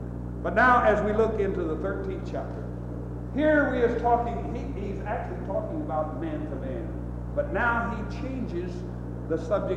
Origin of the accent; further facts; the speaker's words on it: United States; humbly, I feel like saying I'm glad I'm American.